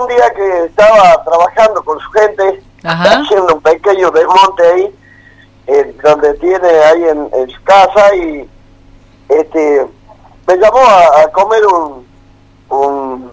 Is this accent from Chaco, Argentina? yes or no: yes; Chaco, Argentina; es chaqueño y es de la gente de donde vengo yo.